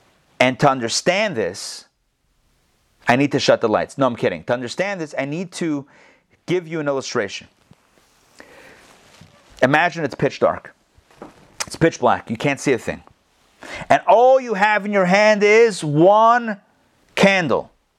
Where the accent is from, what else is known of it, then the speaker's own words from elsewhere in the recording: Pittsburgh, Pennsylvania, United States; I was young, living in Pittsburgh, growing up in Pittsburgh.